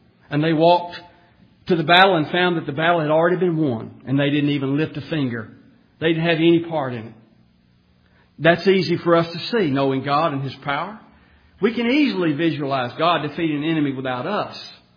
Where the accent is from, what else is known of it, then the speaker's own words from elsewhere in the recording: Alabama, United States; I'm an American. I'm a proud American. I'm a proud Alabamian. You can tell it in my talk, can't you? But I am. I've been here all my life.